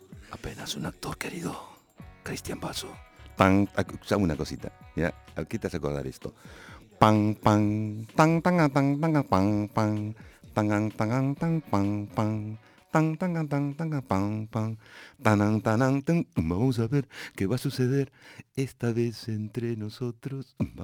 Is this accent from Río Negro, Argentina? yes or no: no; La Plata, Buenos Aires Province, Argentina; Sí, nací en La Plata, pero mi papá peruano, que vino a estudiar medicina